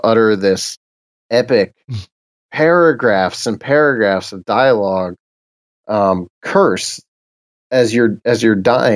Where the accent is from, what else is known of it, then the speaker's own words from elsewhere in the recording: Bolivar, Ohio, United States; I grew up in Bolivar, Ohio, which is only like from the Ohio River. I grew up 90 minutes from the Ohio River